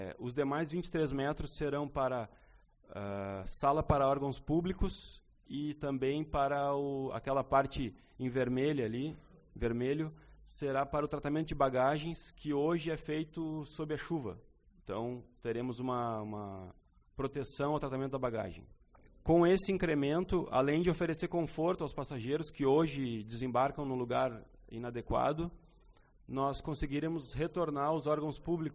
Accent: Canoas, Rio Grande do Sul, Brazil; now in Uruguaiana, Brazil; Eu sou natural de Canoas

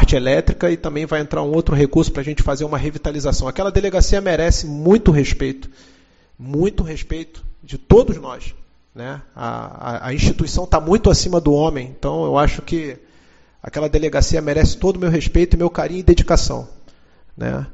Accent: Rio de Janeiro, Brazil; sou carioca

